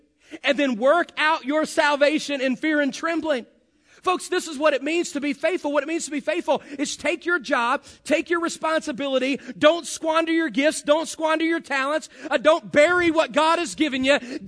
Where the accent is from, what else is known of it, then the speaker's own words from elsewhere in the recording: West Virginia, United States; I'm from West Virginia, of course, you know that by now. I like to say that, by the way. I grew up there in the Kanawha Valley.